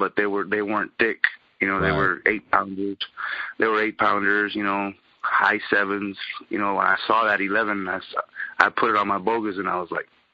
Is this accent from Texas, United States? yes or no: yes; Harlingen, Texas, United States; I've been fishing, and I've born and raised in Harlingen.